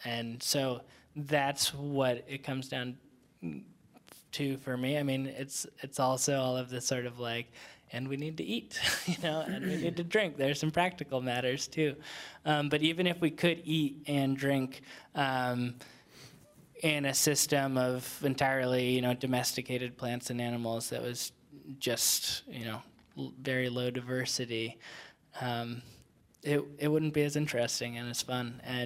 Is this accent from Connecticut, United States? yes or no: yes; Connecticut, United States; I grew up in Connecticut, and I went to college in Colorado.